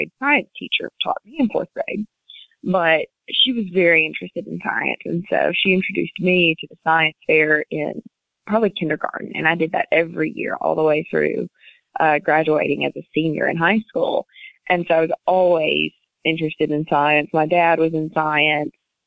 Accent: Mount Olive, Mississippi, United States; Well, I grew up in Mount Olive, Mississippi, which is an extremely small rural town. We grew up on a very small farm.

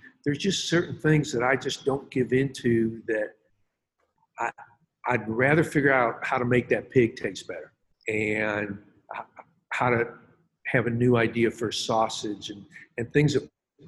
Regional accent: St. Louis, Missouri, United States; what I grew up with in St. Louis. I hadn't eaten barbecue other places.

